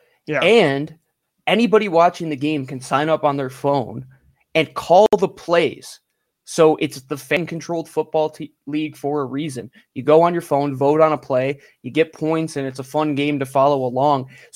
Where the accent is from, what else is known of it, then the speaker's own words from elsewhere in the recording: Rochester, New York, United States; I own them in Rochester, New York, one of my hometown clubs.